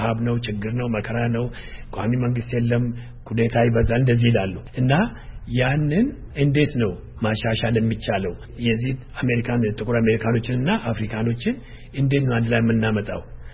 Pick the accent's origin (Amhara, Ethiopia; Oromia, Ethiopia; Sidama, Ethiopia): Oromia, Ethiopia; Dembi Dolo; ኦሮምኛ እናገራለሁ። እኔ ከደምቢዶሎ ነኝ፣ ከወለጋ። … እያልኩ ነው የምናገረው። እኔ አማራና ኦሮሞ ነኝ። ያ ምንድነው የሚያደርገኝ? ንጹህ ኢትዮጵያዊ ነኝ። ለኦሮሞ አይደለሁ፣ ለአማራ አይደለሁ።